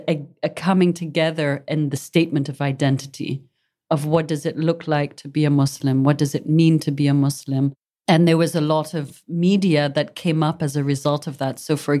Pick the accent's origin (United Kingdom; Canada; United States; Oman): Oman; Muscat; I come from the Zanzibari community, which is much more liberal than perhaps the south of Oman, as an example, at that time.